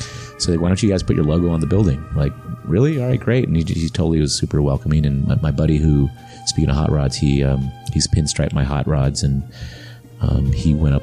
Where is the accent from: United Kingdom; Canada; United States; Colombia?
Colombia; So if you guys don't know, I'm from Colombia.